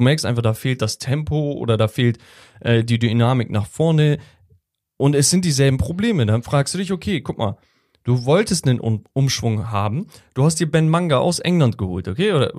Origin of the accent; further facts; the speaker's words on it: Hamburg, Germany; also als Hamburger kann ich das Todes nachvollziehen, ne?